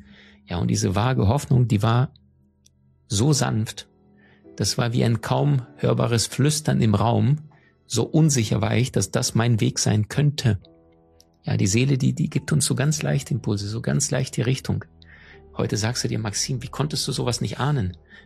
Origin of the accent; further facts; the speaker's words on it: Crimea, Ukraine; also born or lived in Siberia; ich komme aus dem Ausland. Ich bin in Sibirien geboren. Ich bin in der Ukraine, auf der Schwarzmeerinsel Krim aufgewachsen. Und ich bin in sehr, sehr großer Armut aufgewachsen.